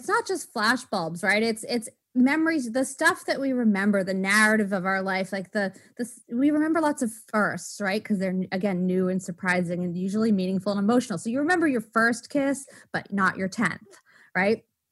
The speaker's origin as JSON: {"language": "English", "town": "Waltham", "region": "Massachusetts", "country": "United States", "tie": "born there", "said": "I was born in Waltham, Massachusetts. I went to Bates College. I went to Harvard"}